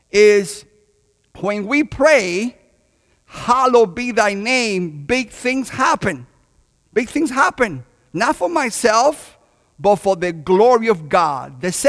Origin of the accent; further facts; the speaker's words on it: Havana, Cuba; And in Cuba, I was born in Havana, Cuba, which is the capital of baseball, the world capital of baseball.